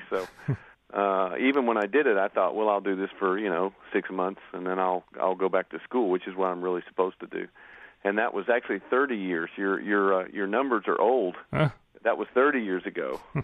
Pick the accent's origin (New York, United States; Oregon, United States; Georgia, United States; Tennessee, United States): Tennessee, United States; Nashville; So, I grew up in Nashville where musicians weren't really highly regarded.